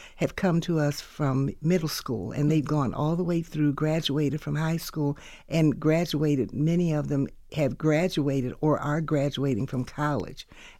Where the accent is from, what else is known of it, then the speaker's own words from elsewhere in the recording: Cleveland, Ohio, United States; now in Columbus, United States; Well, originally, Amy, I am from Cleveland. I was born and raised in Cleveland.